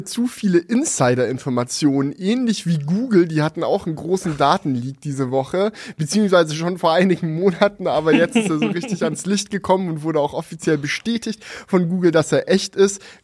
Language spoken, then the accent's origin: German; Lower Saxony, Germany; als Ostfriese ist halt so, ja, ich war schon mal auf einer der Inseln